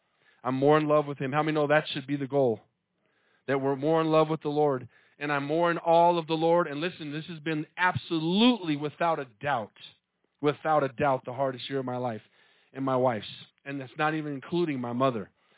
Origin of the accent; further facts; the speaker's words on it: Tucson, Arizona, United States; I grew up in Tucson where everybody spoke Spanish.